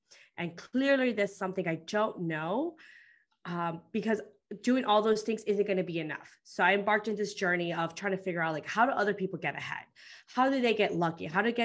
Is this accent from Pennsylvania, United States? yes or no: no; Chicago, Illinois, United States; I came from Chicago. So usually around this time is probably like around the teens, maybe 20s.